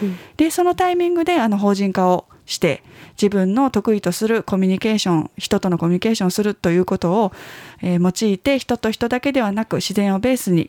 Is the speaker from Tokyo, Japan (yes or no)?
no; Nara, Japan; now in Kyoto, Japan; 私は、奈良県出身で京都の大学に4年間通いました。で、その後東京で就職をして、結婚を機にまた関西に戻ってきました。京都に住み始めたのは1人目の子供を出産した後です。